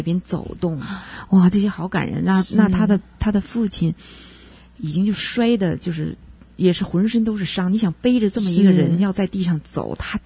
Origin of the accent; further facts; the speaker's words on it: China; 很多中国人的，特别是我们中国人了